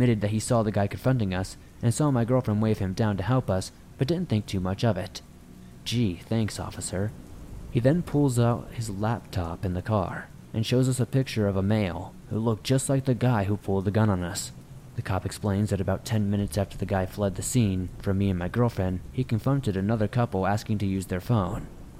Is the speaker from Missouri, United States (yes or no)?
no; New York, United States; I was not too familiar with the area since I'm from New York, and I did not realize how ghetto the neighborhood really is.